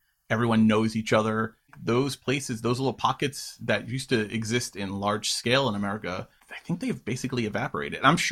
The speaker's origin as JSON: {"language": "English", "town": "Queens", "region": "New York", "country": "United States", "tie": "born or raised there", "said": "You know, I grew up in Queens, New York, which is not a place I would ever let Tom roam the streets of today."}